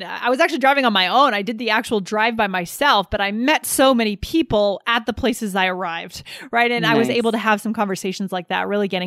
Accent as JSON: {"language": "English", "region": "East Coast", "country": "United States", "said": "it's so different from what I'm used to from the East Coast."}